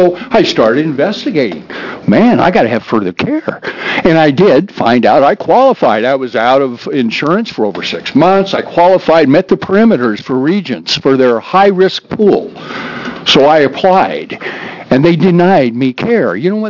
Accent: Ashland, Oregon, United States; I'm from Ashland, Oregon, and I was here a couple of years ago speaking to this committee.

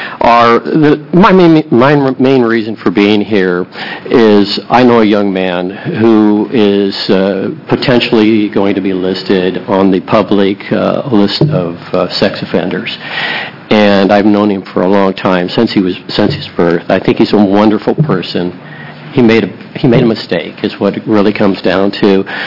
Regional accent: Bend, Oregon, United States; I make my living as a consultant. I'm from Bend, Oregon

